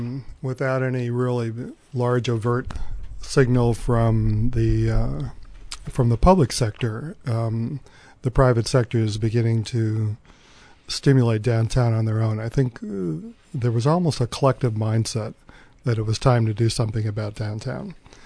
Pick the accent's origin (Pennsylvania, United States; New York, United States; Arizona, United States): Arizona, United States; Tucson; On a personal basis, I grew up in Tucson. My father's shop was in South Tucson, so I grew up in the downtown area working.